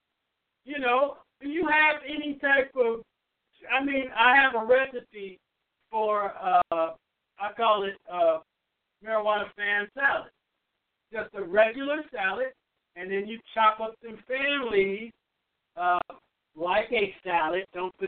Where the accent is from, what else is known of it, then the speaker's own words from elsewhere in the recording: Alabama, United States; Well, GRX, I'm sorry to inform you late, but we are from Bama.